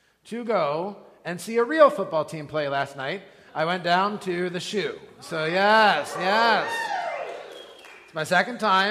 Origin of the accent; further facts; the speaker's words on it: Pennsylvania, United States; born there; I'm a Penn State fan because I was born in Pennsylvania.